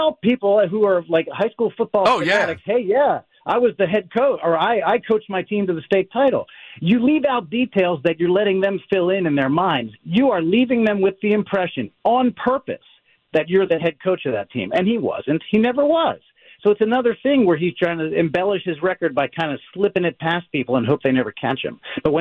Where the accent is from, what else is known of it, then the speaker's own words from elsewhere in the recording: Pennsylvania, United States; I grew up in Delaware County. I know how important high school football is.